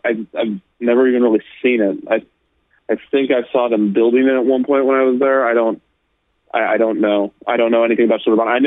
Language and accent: English; Kansas City, Kansas, United States; I grew up in around Kansas City, on the Kansas side, as I mentioned in one of my videos. There are no theme parks there.